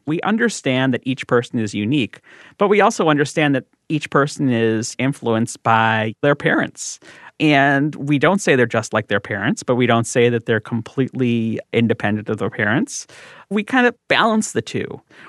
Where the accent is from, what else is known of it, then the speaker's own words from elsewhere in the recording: Chicago, Illinois, United States; my hometown of Chicago, in the riots after Martin Luther King's assassination in 1968, literally 2 entire miles of Madison Street were laid to waste.